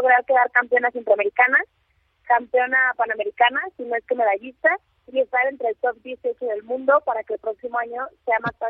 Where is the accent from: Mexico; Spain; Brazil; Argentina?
Mexico; somos mexicanos